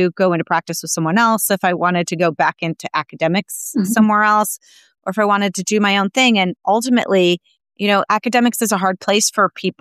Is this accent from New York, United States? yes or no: yes; New York, United States; So I'm from New York. I went to Emory for medical school.